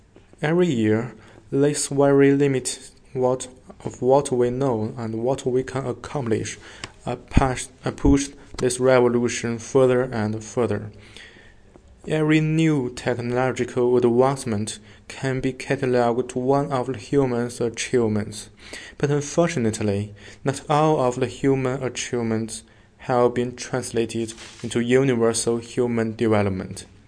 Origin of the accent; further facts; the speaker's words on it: Beijing, China; I come from Beijing, China.